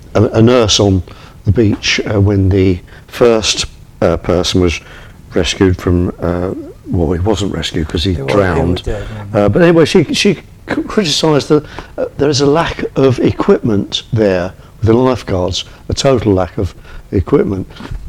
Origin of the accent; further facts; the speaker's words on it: United Kingdom; I don't know whether we, as British, are now permitted to donate blood.